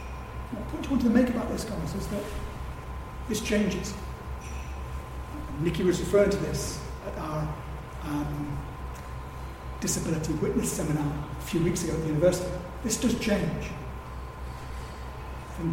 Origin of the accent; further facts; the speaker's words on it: Coventry, West Midlands, United Kingdom; Sorry, I can't do the Scottish accent, guys. I'm from Coventry, so I'm not going to attempt it.